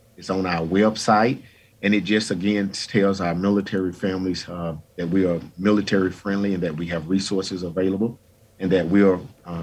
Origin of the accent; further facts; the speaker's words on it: Mobile, Alabama, United States; now in Kentucky, United States; Well, I'm originally from Alabama. Actually, I came here from Mobile, Alabama.